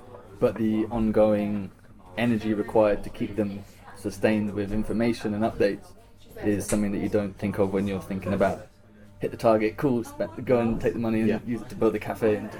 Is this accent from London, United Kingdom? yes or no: no; Cheltenham, South West England, United Kingdom; I grew up in Cheltenham, and I don't think it's right now. That's about 120,000 people.